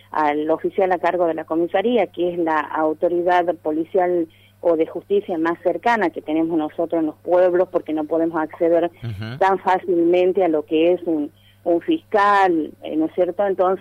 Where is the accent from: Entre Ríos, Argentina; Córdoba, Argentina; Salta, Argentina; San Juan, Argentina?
Salta, Argentina; Apolinario Saravia; yo soy de Apolinario Sarabia